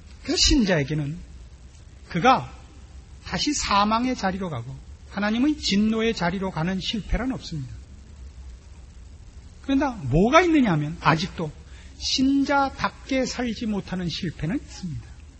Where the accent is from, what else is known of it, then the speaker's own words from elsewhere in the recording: Pyongan, North Korea; 저도 평안도 사람이다 하는 게 밝혀졌어요.